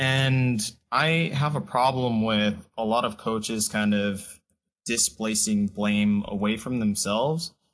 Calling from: Los Angeles, California, United States; Calling from LA.

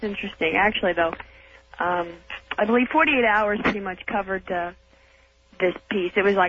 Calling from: Bakersfield, California, United States; Good morning, Art. I'm calling from Bakersfield.

